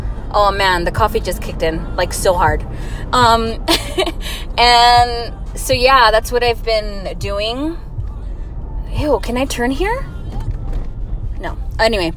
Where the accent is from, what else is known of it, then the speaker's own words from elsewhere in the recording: Texas, United States; It's just kind of like people from Texas in general, and I mean that as a Texan.